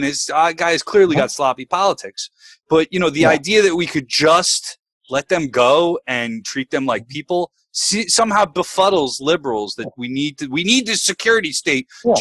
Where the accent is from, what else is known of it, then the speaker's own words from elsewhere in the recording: Avenel, New Jersey, United States; I'm from Avenel.